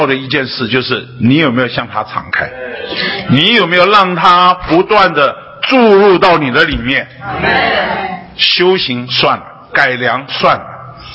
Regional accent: Taipei, Taiwan; 那我是在台北生长长大的，她是本省人，我父母亲是经过战乱了，从大陆对岸逃过来，逃难经过战乱

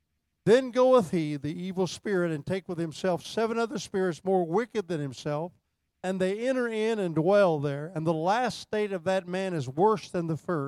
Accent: Indianapolis, Indiana, United States; We're both from Indianapolis, and we had that affinity together.

